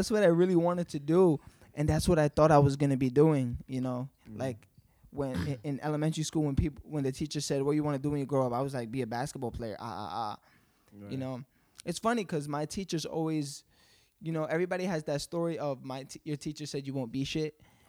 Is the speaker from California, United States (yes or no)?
no; Ridgewood, New York, United States; Repping that till forever. Ridgewood, Queens, man. I was in these streets young.